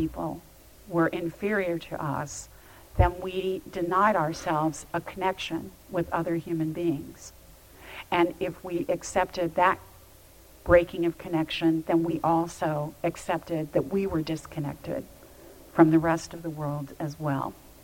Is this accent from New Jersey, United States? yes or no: no; Georgia, United States; I come from the Devil's Hollow region, close by Turkey Creek, at the foot of Burnt Mountain in North Georgia.